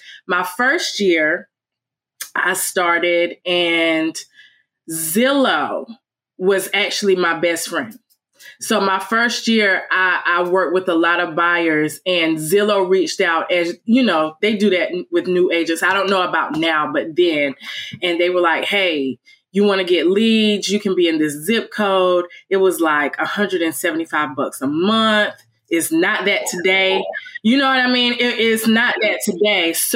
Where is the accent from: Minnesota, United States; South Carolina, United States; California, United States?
South Carolina, United States; Conway; I don't just hone in on Myrtle Beach because I'm from Conway.